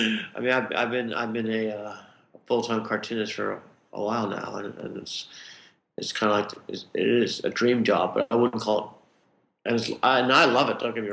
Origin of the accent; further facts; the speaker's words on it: Texas, United States; Well, I was kind of thinking about like I'm from Texas, so we had this fellow there called